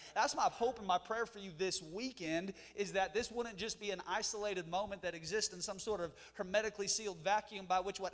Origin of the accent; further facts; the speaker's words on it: Seattle, Washington, United States; Originally, I'm from the Seattle area.